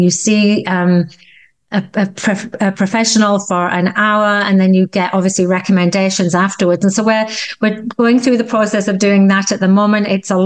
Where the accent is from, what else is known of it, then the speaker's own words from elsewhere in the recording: England, United Kingdom; And I mean, obviously I'm English. I'm not Canadian.